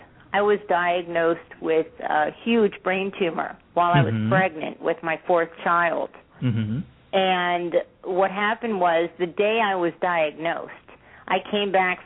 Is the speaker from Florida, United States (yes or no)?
yes; Florida, United States; I grew up in South Florida. I had three brothers growing up, and I grew up in a pretty middle-class Jewish family with your typical neuroses, as you would say.